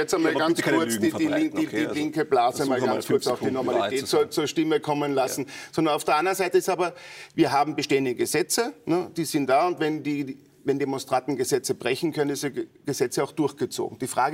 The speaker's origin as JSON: {"language": "German", "country": "Austria", "said": "als Österreicher, weil wir haben 0,17% am weltweiten CO2-Ausstoß"}